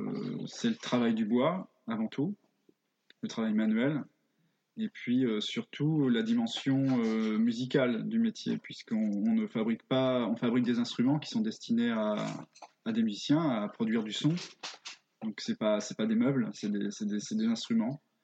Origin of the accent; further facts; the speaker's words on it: Nonant, Normandy, France; now in Lille, France; J'étais dans une école en Normandie, parce que moi je suis pas de Lille, mes parents je suis né et mes parents vivent là-bas, donc en basse Normandie du côté de Bayeux, et j'étais à l'école primaire de Nonant, un tout petit village près de Bayeux